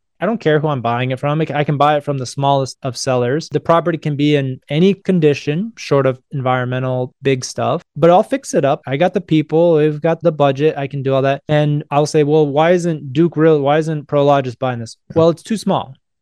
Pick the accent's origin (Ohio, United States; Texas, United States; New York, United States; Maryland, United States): Texas, United States; I grew up here in Texas, which, you know, makes me sound old, and I do it all the time. But back then, there was not as many Asian faces.